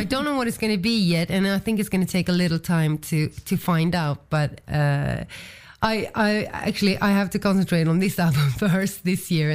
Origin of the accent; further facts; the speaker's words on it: Sweden; in my hometown in Sweden, if you're born somewhere, you always feel most connected to that place